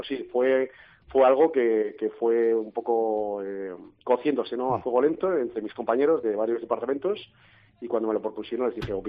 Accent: Valladolid, Castile and León, Spain; now in Madrid, Spain; soy vallisoletano y ejerzo de vallisoletano también en Madrid, como yo digo, al otro lado de la Sierra de Guadarrama, al sur de la Sierra de Guadarrama.

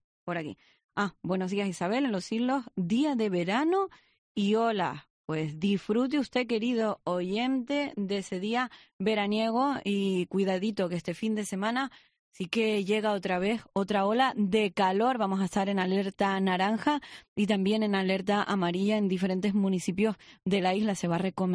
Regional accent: San Cristóbal de La Laguna, Canary Islands, Spain; now in Oviedo, Spain; soy de Tenerife, La Laguna, y vivo en Asturias. Aquí estamos en 4 Plus, en Oviedo

